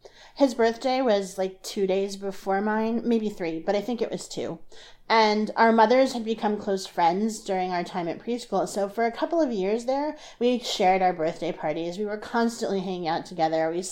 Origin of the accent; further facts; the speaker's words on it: New Jersey, United States; also born or lived in Colorado; I'm originally from New Jersey, and I'll never entirely stop being a Jersey girl, but I lived in Colorado more often than not from the time I was 5 to the time I was 10.